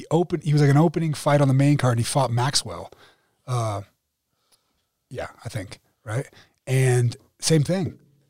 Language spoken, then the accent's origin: English; Ireland; Yeah, I'm Irish.